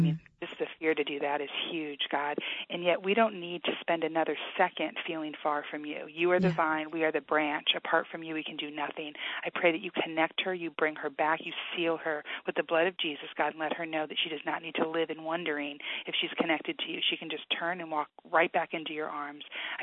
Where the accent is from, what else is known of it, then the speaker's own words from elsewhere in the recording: United States; hi, I'm from America.